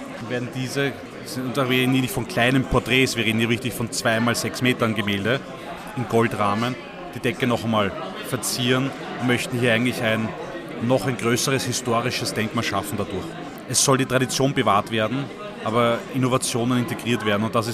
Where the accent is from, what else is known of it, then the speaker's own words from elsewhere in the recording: Vienna, Austria; Ich bin in Wien geboren und aufgewachsen